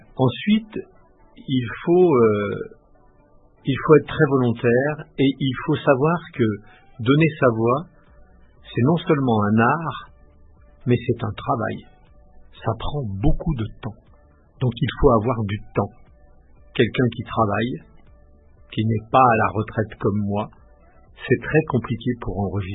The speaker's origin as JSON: {"language": "French", "town": "Grenoble", "region": "Auvergne-Rhône-Alpes", "country": "France", "lives_now": "Haute-Savoie, France", "said": "même si j'habite en Haute-Savoie, je suis grenoblois"}